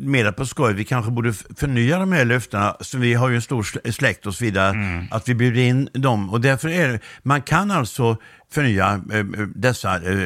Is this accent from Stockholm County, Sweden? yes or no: no; Laholm, Halland County, Sweden; jag kommer från Laholm och det är en utpräglad bondekommun.